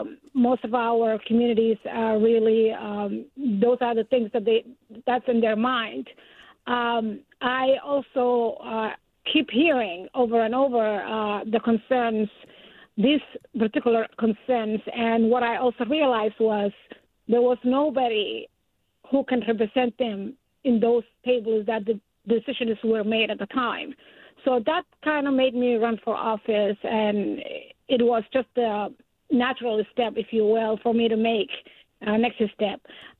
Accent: Somalia; English is a second language; also born or lived in Atlanta, Georgia; now in Maine, United States; I'm from Somalia, East Africa, born and raised, came to the United States about some 30, almost 4 years ago. and lived in Atlanta, Georgia, several years, and then moved to Maine in 2005.

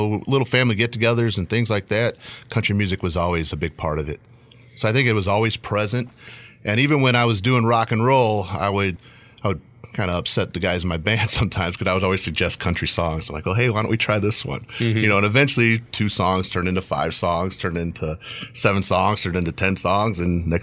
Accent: Hammond, Indiana, United States; I grew up, born and raised in Hammond, Indiana. Yes, sir.

